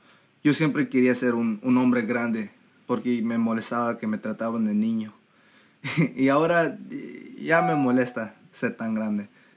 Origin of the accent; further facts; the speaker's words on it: Los Angeles, California, United States; I grew up in Los Angeles, but I feel like I've never seen my kind of Los Angeles in media. And this is my Los Angeles.